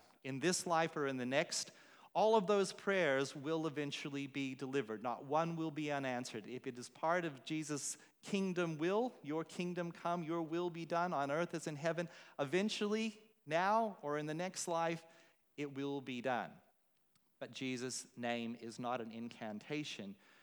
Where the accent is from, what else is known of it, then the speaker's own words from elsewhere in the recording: United States; I think maybe because I grew up in the States, there's kind of an Americanism